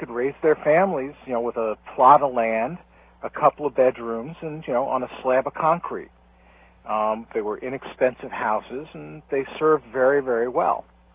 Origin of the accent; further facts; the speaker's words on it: Manhattan, New York, United States; born there; Well, I was born in Manhattan.